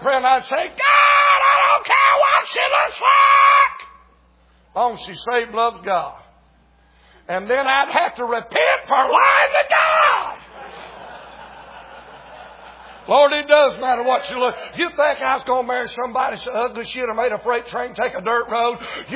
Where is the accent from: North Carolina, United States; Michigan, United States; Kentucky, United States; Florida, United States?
North Carolina, United States; I'm from North Carolina. I got tar on my heels.